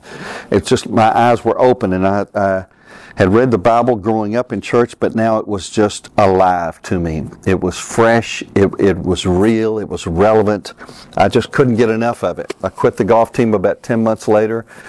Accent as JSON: {"language": "English", "town": "Harriman", "region": "Tennessee", "country": "United States", "tie": "born or raised there", "also_born_or_lived": "Knoxville / Johnson City / Newport", "said": "I was born in Knoxville, moved to Johnson City, Newport, Harriman, went to high school in Harriman"}